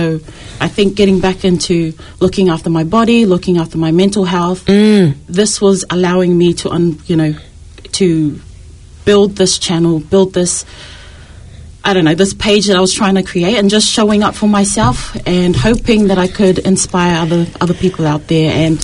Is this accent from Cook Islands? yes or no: yes; Rarotonga, Cook Islands; now in Auckland, New Zealand; I'm from the Cook Islands. I was born and raised in Rarotonga, but I've been living here in Auckland, New Zealand for about, I think, 15 to 16 years.